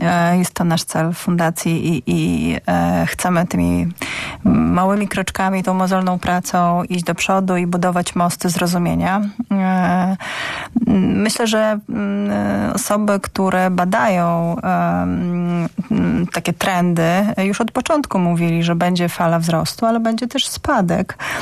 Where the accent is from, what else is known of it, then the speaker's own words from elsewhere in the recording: Ukraine; moved away as an adult; now in Szczecin, Poland; pochodzę z mniejszości polskiej, z Ukrainy. Moi przodkowie byli Polakami